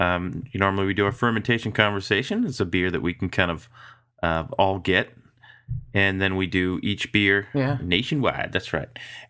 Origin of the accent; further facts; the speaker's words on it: Boston, Massachusetts, United States; I'm your host this week. … from Boston.